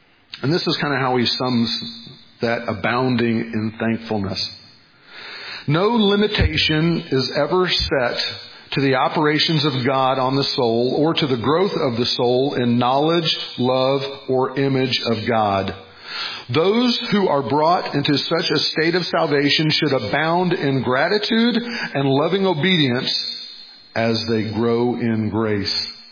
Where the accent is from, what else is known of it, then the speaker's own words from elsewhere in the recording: Carthage, Missouri, United States; We moved back to Missouri. I'm originally from Carthage. Yeah, Carthage. It's a nice place.